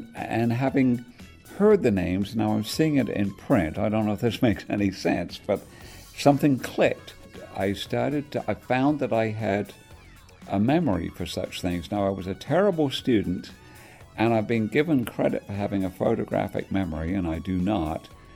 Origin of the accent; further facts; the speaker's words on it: England, United Kingdom; I was born and raised in England, and I was always aware of motor racing.